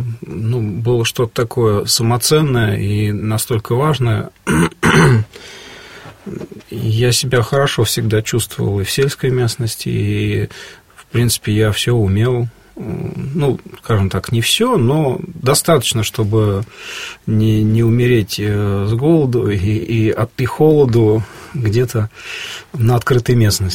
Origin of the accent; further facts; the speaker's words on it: Moscow, Russia; я родился и вырос в Москве